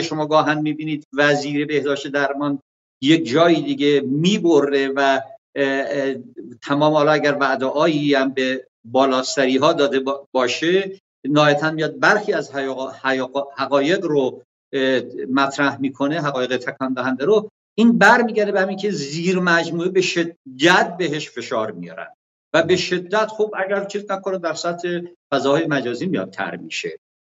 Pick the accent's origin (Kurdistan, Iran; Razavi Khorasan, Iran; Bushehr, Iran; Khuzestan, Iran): Khuzestan, Iran; Andimeshk; now in Tehran, Iran; 20 خورده ای تهران هستم، 26 سال تهرانم، 24 5 ساله مثلا تهران هستم، در اندیمشکی که خودم اونجا متولد شدم و بزرگ شدم